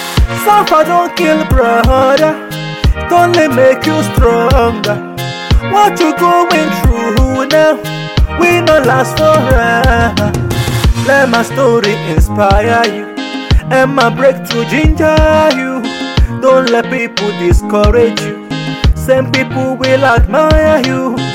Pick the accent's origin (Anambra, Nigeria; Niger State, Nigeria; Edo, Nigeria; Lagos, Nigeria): Lagos, Nigeria; Ikosi Ketu; I was born and brought up in Ikosi Ketsu.